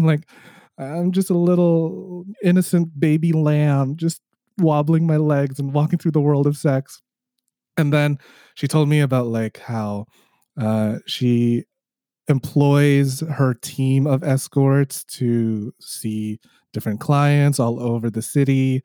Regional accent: Toronto, Ontario, Canada; I am a just now certified sex educator. I am hailing from Toronto, Canada.

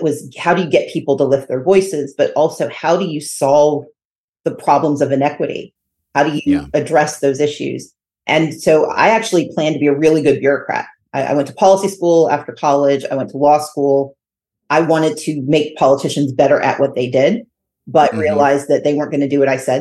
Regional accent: Mississippi, United States; I love my home state. I love Mississippi.

